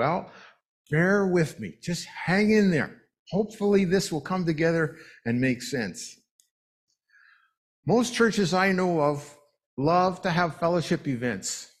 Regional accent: Regina, Saskatchewan, Canada; And my mother found out, I grew up in Regina.

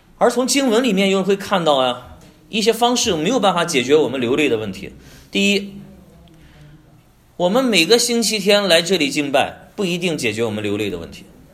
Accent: Qingdao, Shandong, China; 我是来自青岛啊，青岛有一个专门治疗这个生孩子的一个医院

